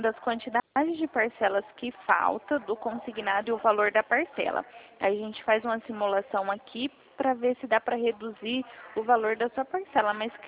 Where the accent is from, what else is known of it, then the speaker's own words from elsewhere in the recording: Dracena, São Paulo, Brazil; Eu sou da cidade de Dracena, tá?